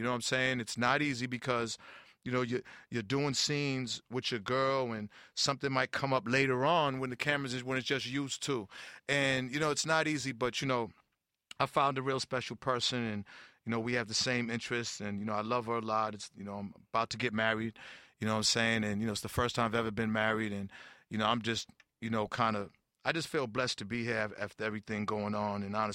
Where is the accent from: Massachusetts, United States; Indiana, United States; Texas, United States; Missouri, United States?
Massachusetts, United States; Boston; I'm from Boston.